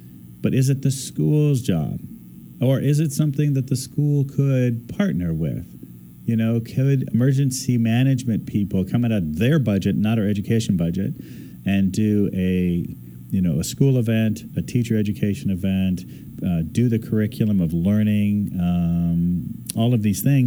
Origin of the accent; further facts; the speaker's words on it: Midwest, United States; born there; I was born in the Midwest, so we did not just the, hey, that's going to be a nuclear bomb, duck and cover